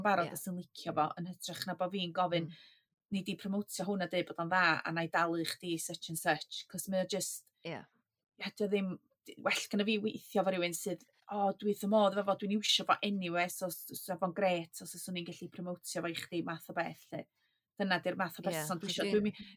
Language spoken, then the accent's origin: Welsh; Wales, United Kingdom; first language Welsh; Ia, dwi di stryglo hefo hwn, de, achos bod i Cymraeg di iaith gyntaf fi, Cymraeg, da ni siarad, wel, da ni double Dutch, actually, fan hyn, cos gath gŵr fi fagu yn Saesneg.